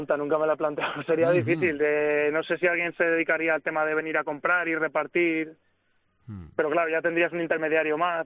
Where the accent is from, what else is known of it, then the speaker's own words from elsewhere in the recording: Toledo, Castilla-La Mancha, Spain; yo soy de Toledo y tengo dos pescaderías. Tengo una en Yepes, que es un pueblo de Toledo, y otra en Sonseca.